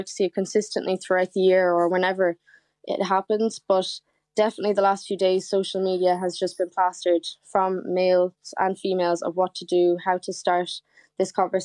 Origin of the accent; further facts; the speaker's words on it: Waterford, Munster, Ireland; I'm originally from Waterford, but I've been in UCC for the last 5 years.